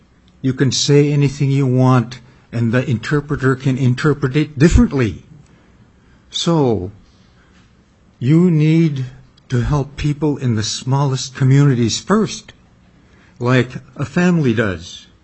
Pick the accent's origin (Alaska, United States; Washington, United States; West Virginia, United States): Alaska, United States; Unalakleet; born there; I was born in Unalakleet, Alaska in 1941. I have watched Alaska grow since statehood.